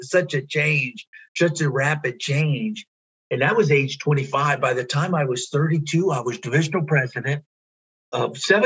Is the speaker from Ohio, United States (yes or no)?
yes; Ohio, United States; I grew up near the Cincinnati area, north of Cincinnati, real small town, 1,000-people town.